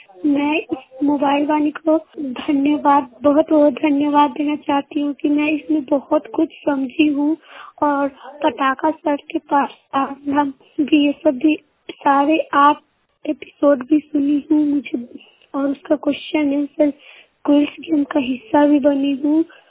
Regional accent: Bihar, India; मैं राज्य बिहार से हूँ, जिला मुजफ्फरपुर में पढ़ती हूँ।

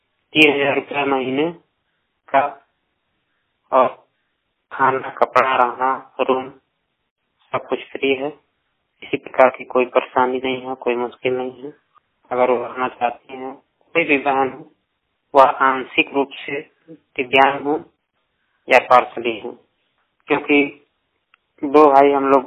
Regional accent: Gorakhpur, Uttar Pradesh, India; दोस्तों, हम गोरखपुर डिस्ट्रिक्ट के रहने वाले हैं।

